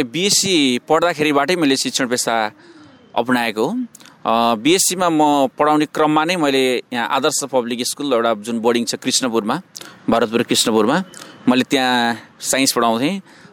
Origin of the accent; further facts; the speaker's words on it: Narayanpur, Bagmati, Nepal; born there; मेरो बाल्यकाल म चितवनमै जन्मिएको हो, चितवनको नारायणपुर भन्ने ठाउँमा। विक्रम सम्वत 2037 सालमा मेरो जन्म भएको